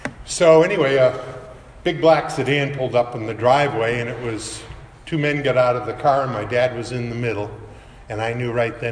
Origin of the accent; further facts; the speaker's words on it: Hawaii, United States; now in Florida, United States; moved here to Florida. And, you know, my recollection is he and Bruce and the rest of the group, I was the guy from Hawaii, and they were afraid I was going to change the group.